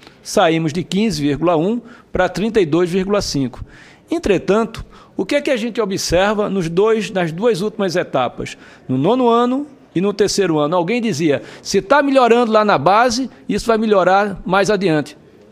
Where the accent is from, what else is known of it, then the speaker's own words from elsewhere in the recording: Northeast Region, Brazil; eu talvez como nordestino